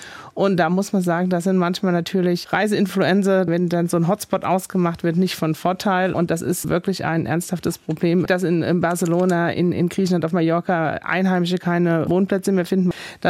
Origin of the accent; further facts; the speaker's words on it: East Germany, Germany; Ich bin selber Ostdeutsche, ich kenne in Sachsen, in Thüringen, überall im Osten nur ganz viele tolle, nette Menschen